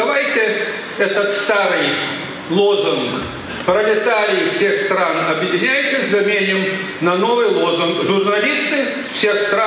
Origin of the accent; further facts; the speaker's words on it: Lithuania; Но вообще, конечно, я литовец. И по мышлению, и по рождению.